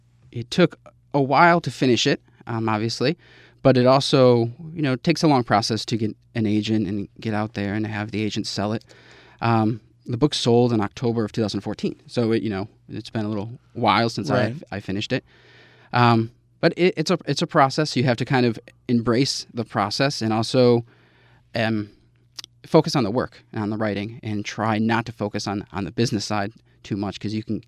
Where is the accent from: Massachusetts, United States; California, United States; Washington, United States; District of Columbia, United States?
Massachusetts, United States; now in Greenwich, United States; I grew up in the Berkshires.